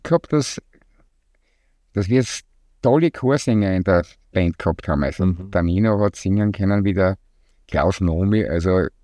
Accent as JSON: {"language": "German", "town": "Graz", "region": "Styria", "country": "Austria", "tie": "born or raised there", "said": "Nein, ich bin ein gebürtiger Grazer."}